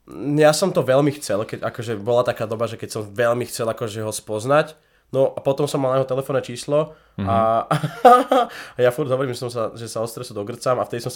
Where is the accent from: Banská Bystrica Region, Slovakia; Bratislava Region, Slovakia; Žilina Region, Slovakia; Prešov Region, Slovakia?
Bratislava Region, Slovakia; Bratislava; narodil som sa na Slovensku, no aj na Antolskej, reprezent Petržalka.